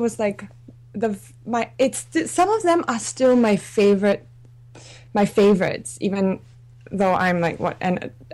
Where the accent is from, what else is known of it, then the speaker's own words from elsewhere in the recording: Singapore; I'm from Singapore, that's right.